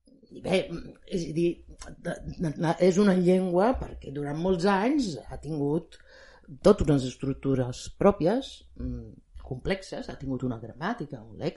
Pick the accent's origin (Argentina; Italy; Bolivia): Italy; Naples, Campania; first language Italian; Catalan is a second language; now in Barcelona, Spain; Sí, jo sóc nascuda a Nàpols, he viscut a Nàpols durant molts anys i ara fa molts anys també que visc aquí a Barcelona